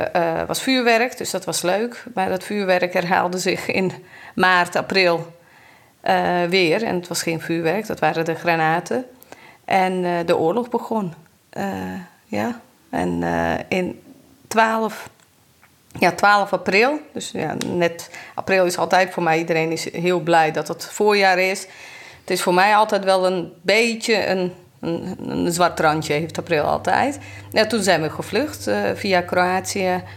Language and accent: Dutch; Jochovac, Bosnia & Herzegovina; Ik ben, hou je vast, in Jochovac opgegroeid. En dat is in Noord-Bosnië. Dat was toen voormalig Joegoslavië.